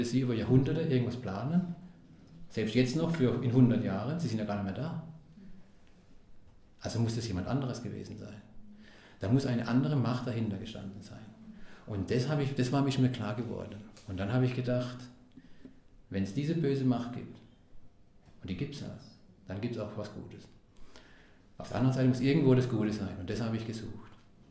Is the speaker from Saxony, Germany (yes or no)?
no; Karlsruhe, Baden-Württemberg, Germany; Dann habe ich gedacht, Pforzheim, ich komme aus Karlsruhe.